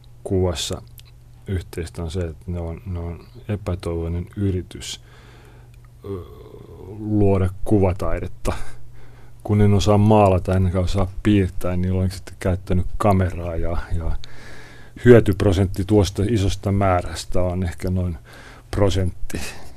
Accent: Helsinki, Uusimaa, Finland; Kasvoin Ratakadulla Helsingin keskustassa kivitalossa, jossa asui suuri osa mun sukulaisista.

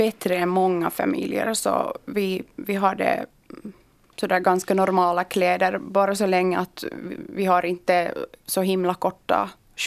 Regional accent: Iraq; now in Espoo, Finland; Jag kom till Finland 1995 från Irak. Jag är kurd. Bodde här några år med min farbrors familj. Sen fick jag min familj hit och har gått i skolan här.

